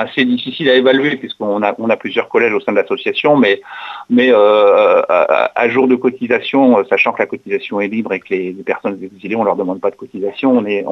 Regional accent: Beirut, Beirut Governorate, Lebanon; Quand j'étais jeune à Beyrouth, le Liban a accueilli en pleine crise syrienne énormément de réfugiés syriens

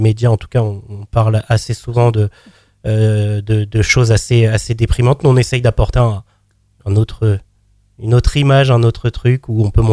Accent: Yvetot, Normandy, France; parce que je suis originaire de Seine-Maritime, du côté d'Yvetot, on va dire, donc entre Rouen et Le Havre

